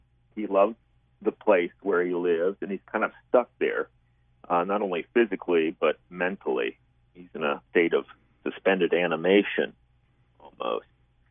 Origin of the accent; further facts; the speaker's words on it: Florida, United States; And I was born and raised in Florida. I was born and raised in South Florida, which is a very different place now.